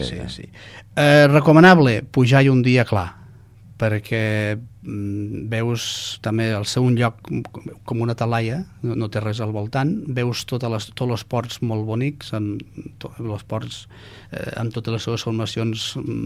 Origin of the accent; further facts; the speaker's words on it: Catalonia, Spain; I anirem a comarca on jo, d'on jo soc fill, que és la Terra Alta.